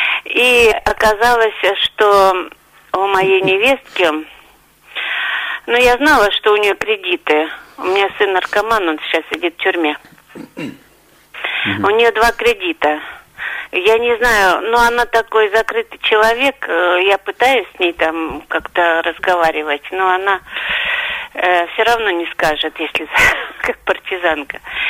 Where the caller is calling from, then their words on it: Saint Petersburg, Russia; я из Петербурга.